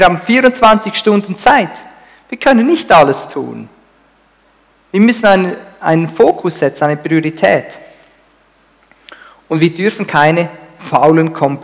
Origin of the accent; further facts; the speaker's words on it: Olten, Solothurn, Switzerland; Ich bin in Olten aufgewachsen.